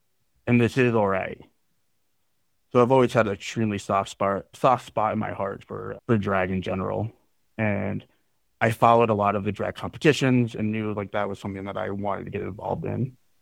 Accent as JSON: {"language": "English", "town": "Payson", "region": "Arizona", "country": "United States", "tie": "born or raised there", "said": "I grew up in Payson, and especially back in like the 90s and early 2000s, it's still very much a very cowboy masculine town."}